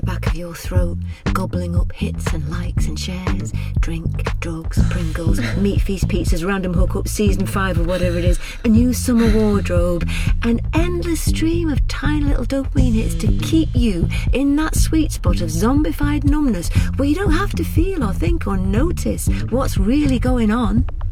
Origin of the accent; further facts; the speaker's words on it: Manchester, North West England, United Kingdom; born there; I was born in Manchester in 1962.